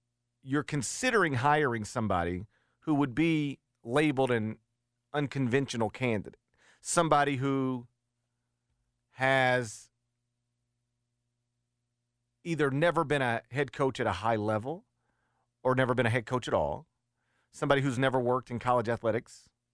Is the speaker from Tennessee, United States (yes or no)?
yes; Memphis, Tennessee, United States; not because I'm from Memphis, I don't think